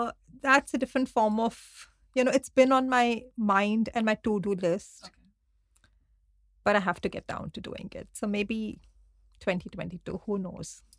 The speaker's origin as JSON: {"language": "English", "region": "Chandigarh", "country": "India", "also_born_or_lived": "Mumbai", "moved": "as an adult", "said": "I was from Chandigarh and I moved to Bombay to do my college."}